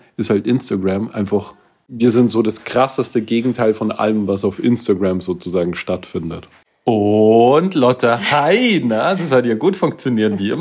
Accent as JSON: {"language": "German", "region": "Salzburg", "country": "Austria", "said": "Ich meine, ich als Salzburger brauche da nicht reden"}